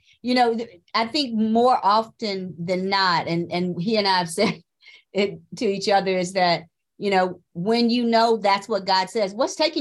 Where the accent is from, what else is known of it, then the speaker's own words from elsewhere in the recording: Louisville, Kentucky, United States; I think one of the most unique things about my path is that I came from Louisville, Kentucky